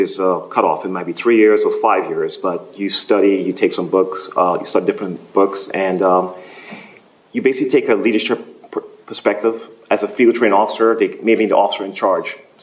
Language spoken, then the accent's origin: English; Albany, Georgia, United States; And in my case, it was very unique because I came from Albany, Georgia.